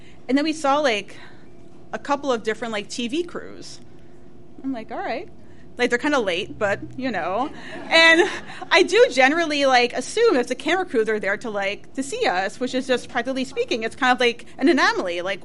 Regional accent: New Jersey, United States; I'm from New Jersey.

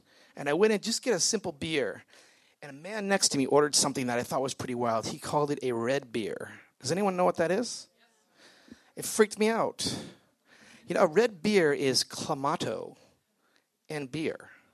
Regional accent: Baltimore, Maryland, United States; also born or lived in Connecticut; But to me, being from suburban Connecticut growing up in Baltimore for the previous 9 years, those things were cattle.

